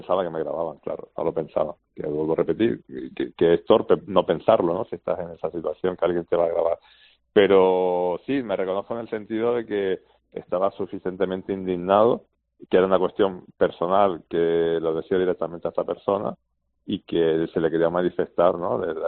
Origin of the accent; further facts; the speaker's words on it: Canary Islands, Spain; Y luego que los que somos canarios sabemos que a las 10 de la mañana hace sol por todo nuestro viento